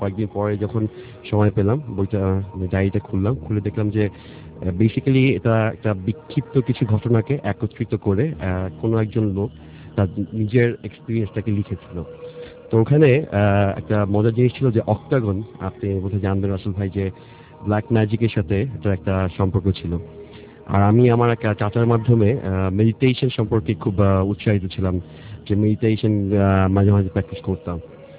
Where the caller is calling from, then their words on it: Dhaka, Dhaka Division, Bangladesh; ধানমন্ডি থেকে এসেছি